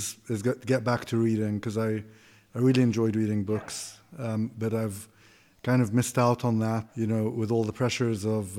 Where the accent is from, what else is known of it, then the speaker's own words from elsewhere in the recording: Kuwait; moved away as an adult; also born or lived in Greece; I grew up in Kuwait. And then while I was at university, I went to university in Texas at Austin.